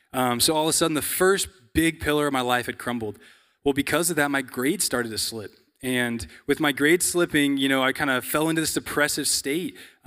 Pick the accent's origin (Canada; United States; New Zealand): United States; La Grande, Oregon; I'm from La Grande, Oregon, which is Northeast Oregon.